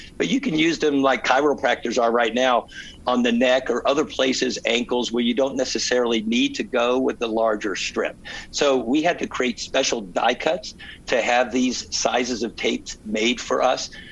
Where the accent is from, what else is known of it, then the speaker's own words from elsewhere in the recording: Indianapolis, Indiana, United States; also born or lived in Virginia; now in Bloomington, United States; I had a hunch because I'm a Hoosier. I grew up in Indianapolis. I went to IU Law School.